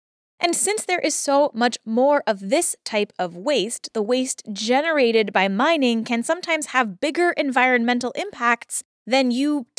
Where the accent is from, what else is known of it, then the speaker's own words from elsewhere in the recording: New Jersey, United States; she was hanging out on the shores of my home state, New Jersey.